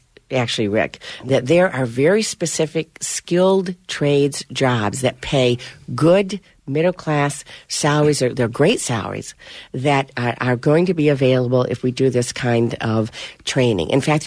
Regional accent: Clare, Michigan, United States; You know, growing up in Clare, a little town of Clare, my folks didn't have a lot of money.

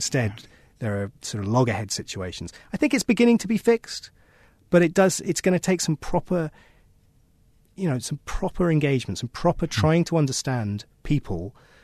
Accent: United Kingdom; I'm British. Mm. We are an island nation

